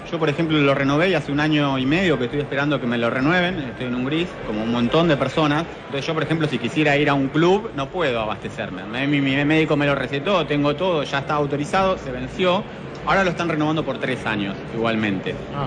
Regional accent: Argentina; era una ventaja que creo que teníamos nosotros en Sudamérica, como argentinos, éramos pioneros, éramos unos referentes.

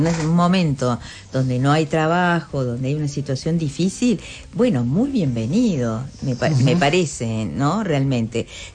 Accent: Córdoba, Argentina; Yo que soy de Córdoba, donde se instalaron las fábricas

